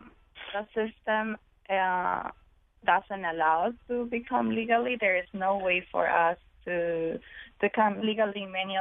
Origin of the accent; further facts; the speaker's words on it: Ecuador; I'm from Ecuador.